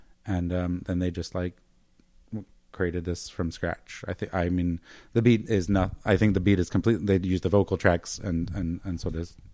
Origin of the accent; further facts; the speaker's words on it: Germany; English is a second language; I grew up in Germany